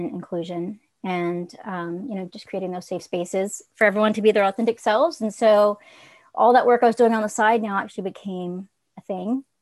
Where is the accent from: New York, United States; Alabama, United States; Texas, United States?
Texas, United States; Corpus Christi; All over Texas. I grew up mostly in Corpus Christi though.